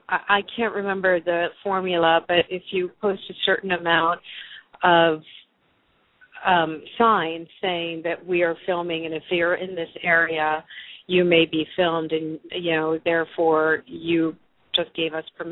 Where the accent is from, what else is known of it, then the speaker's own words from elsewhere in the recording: United States; and I'm already American, and my French is not so great